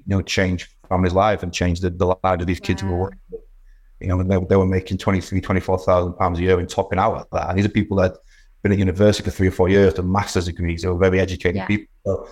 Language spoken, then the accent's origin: English; Scarborough, Yorkshire and the Humber, United Kingdom; now in Leeds, United Kingdom; I've been in Leeds for 15 years, but I'm not from Leeds originally. I'm from Scarborough.